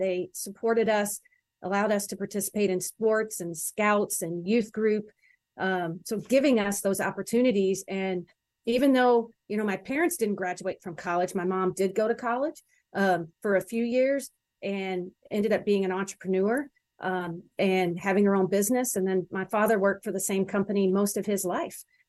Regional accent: Louisville, Kentucky, United States; also born or lived in Owensboro; And I was born in Owensboro, Kentucky, Western Kentucky, but our family moved to Louisville, Kentucky.

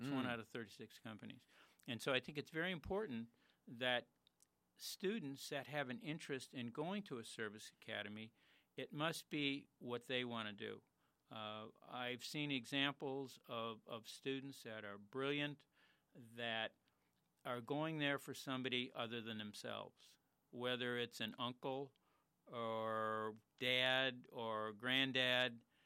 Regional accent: Kenosha, Wisconsin, United States; having graduated in 1964 from Bradford High School, I was born and raised here in Kenosha.

